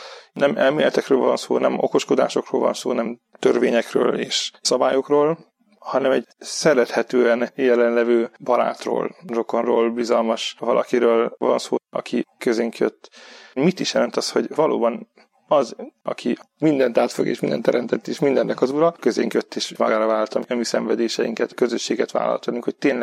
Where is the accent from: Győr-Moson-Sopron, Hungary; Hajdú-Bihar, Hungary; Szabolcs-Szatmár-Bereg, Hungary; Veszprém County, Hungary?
Hajdú-Bihar, Hungary; Debrecen; Debrecenben születtem, ott nőttem fel. Szüleim mind a ketten zenészek, kórusvezetők. Mi az ő kórusaikkal nőttünk fel, alapvetően vallásos meggyőzési légkörben.